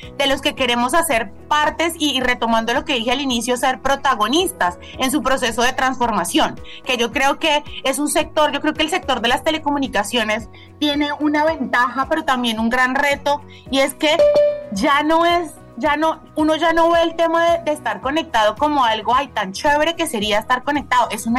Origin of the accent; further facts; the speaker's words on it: La Guajira, Colombia; Yo soy de La Guajira